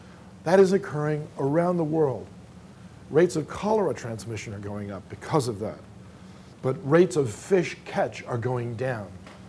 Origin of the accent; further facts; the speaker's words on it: New Orleans, Louisiana, United States; living in New Orleans, that's my hometown